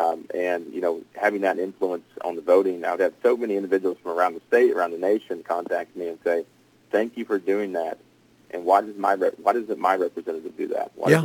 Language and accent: English; Georgia, United States; Yeah, I'm one of five siblings. We grew up in Northeast Georgia in the mountains. My parents lived up here when I was about 6 years old. So I'm 31 now, so about 25 years I've lived up in the mountains up here.